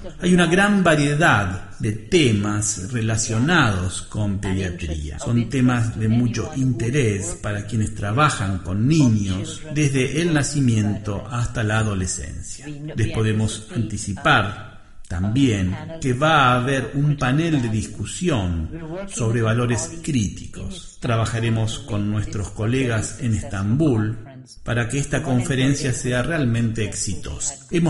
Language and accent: Spanish; Canada; En verdad, al ser de Canadá